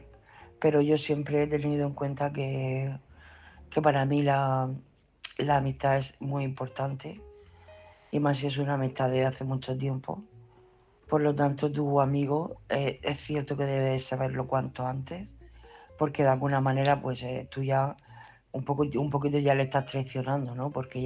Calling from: Murcia, Region of Murcia, Spain; de Murcia.

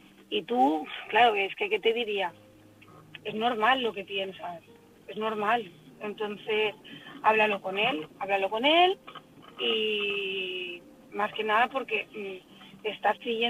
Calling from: Barcelona, Catalonia, Spain; de Barcelona.

